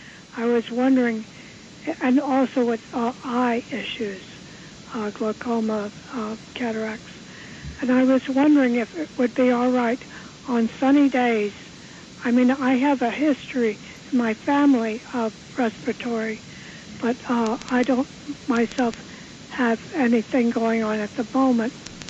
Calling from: New York, United States; from the East Village.

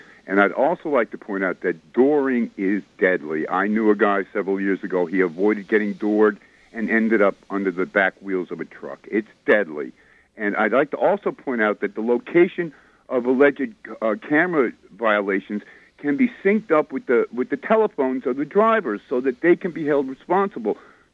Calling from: White Plains, New York, United States; in White Plains.

